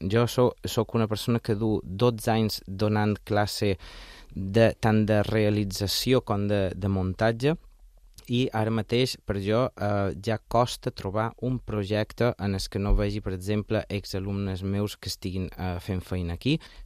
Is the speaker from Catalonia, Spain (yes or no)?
no; Balearic Islands, Spain; jo és que som molt mallorquí, no he sortit a fer cap projecte fora